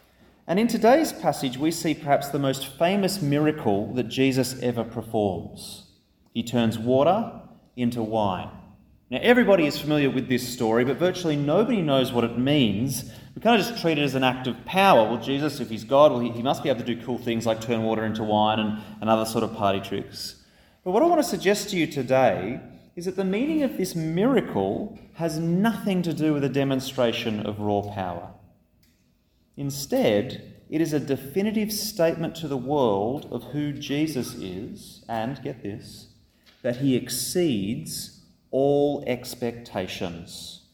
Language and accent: English; Sydney, New South Wales, Australia; I'm actually originally from Sydney. I had the privilege of going back in January for my sister-in-law's wedding.